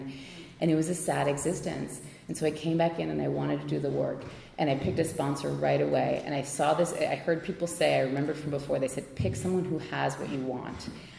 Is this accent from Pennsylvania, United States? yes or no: no; New York City, New York, United States; because I thought I was so important because I grew up in New York City.